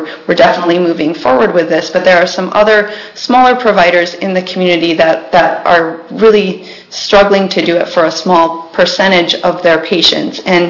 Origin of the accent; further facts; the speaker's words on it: Enterprise, Oregon, United States; for the record … I'm from Wallowa County in the town of Enterprise.